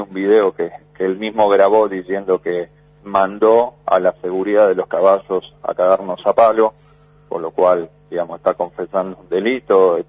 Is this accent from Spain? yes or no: no; Quilmes, Buenos Aires Province, Argentina; Yo soy de Quilmes, del conurbano bonaerense.